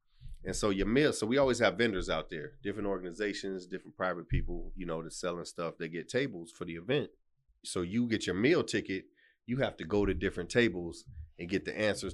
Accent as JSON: {"language": "English", "town": "Sugar Hill", "country": "United States", "tie": "born or raised there", "said": "I grew up in Sugar Hill."}